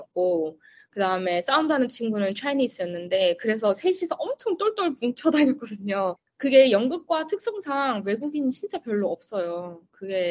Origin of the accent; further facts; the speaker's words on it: Seoul, South Korea; now in United States; 저 서울에서 나고 자라서 차를 안 타면 아무것도 갈수 없는 그 환경이 너무 힘든 거예요.